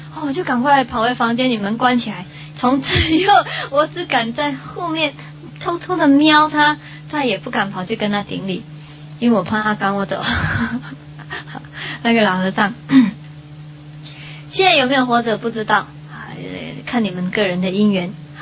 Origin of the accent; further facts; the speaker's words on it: Taiwan; 我, 我说我从台湾来